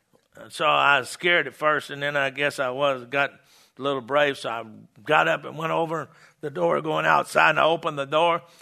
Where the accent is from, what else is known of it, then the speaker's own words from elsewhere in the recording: Farmersville, Texas, United States; born there; My dad was pastor of Farmersville First Assembly of God Church in Farmersville, Texas. And I was born that Sunday morning, September 3rd, 1939, at 7 o'clock in the morning.